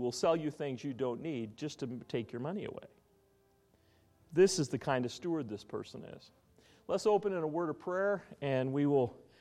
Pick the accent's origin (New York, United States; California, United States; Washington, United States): Washington, United States; Spokane; I grew up in Spokane, Washington, and we didn't have beggars when I was a kid.